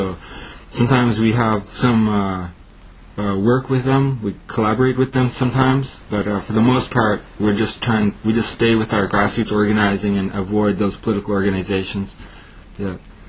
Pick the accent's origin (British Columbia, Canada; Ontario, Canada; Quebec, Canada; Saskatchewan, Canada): British Columbia, Canada; I'm from the Kwakwaka'wakw Nation, and my people's territory is on the northwest coast of occupied British Columbia.